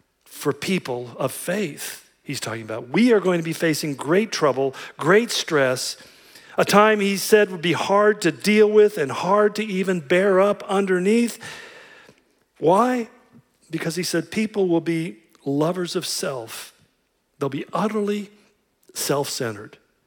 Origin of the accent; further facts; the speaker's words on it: United States; I'm an American. They can't do this to me.